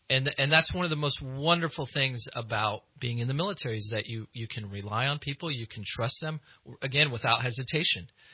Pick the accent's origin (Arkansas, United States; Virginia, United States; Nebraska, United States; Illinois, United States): Nebraska, United States; You know, I'm originally from Nebraska